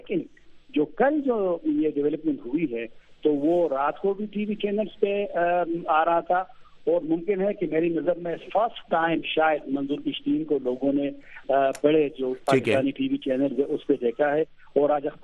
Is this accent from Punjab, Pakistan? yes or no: no; Mardan, Khyber Pakhtunkhwa, Pakistan; اب جب میں خود مردان کا ہوں، جب میں مردان جاتا ہوں، وہاں لوگوں سے ملتا ہوں